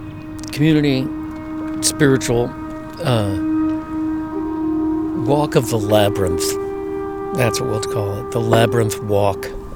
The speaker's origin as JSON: {"language": "English", "region": "Midwest", "country": "United States", "said": "I would say, as a Midwesterner, especially in the summer and the fall, there's quite a few, you know, perfectly still nights."}